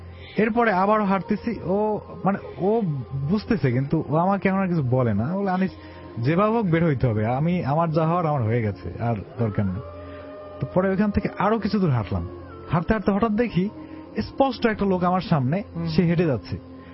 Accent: Barisal, Barisal Division, Bangladesh; আমি বরিশাল থেকে আসছি

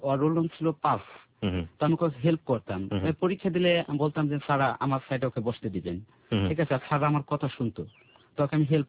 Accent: Faridpur, Dhaka Division, Bangladesh; now in Dhaka, Bangladesh; আমার গ্রামের বাড়ি ফরিদপুর।

